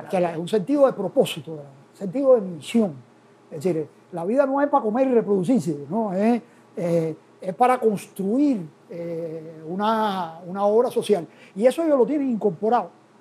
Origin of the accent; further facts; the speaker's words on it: Cuba; ¿qué cosa somos los cubanos?